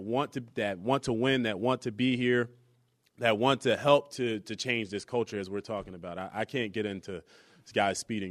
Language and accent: English; Orchard Park, New York, United States; Let me tell you, I love my hometown